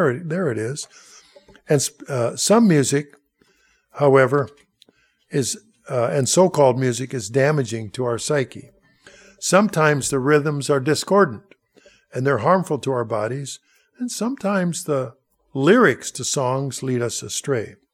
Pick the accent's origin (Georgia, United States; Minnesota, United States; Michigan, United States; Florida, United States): Minnesota, United States; Look, I'm from Minnesota. I don't eat anything I haven't eaten before.